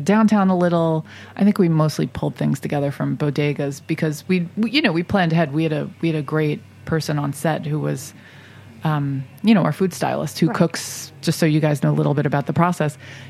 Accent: New York City, New York, United States; New York City's my hometown

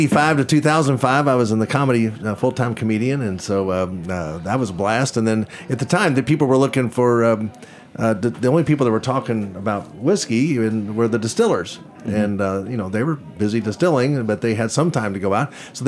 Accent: Kentucky, United States; I'm from Kentucky. We make good Kentucky whiskey.

